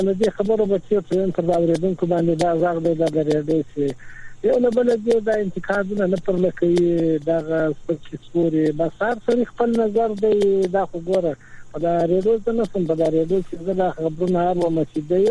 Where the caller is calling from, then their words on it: Zabul, Afghanistan; زابل ولایت